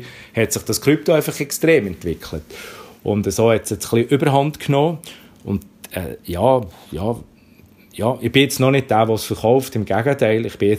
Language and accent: German; Bern, Switzerland; accent: Bernese German; ich habe ein bisschen einen berndeutschen Akzent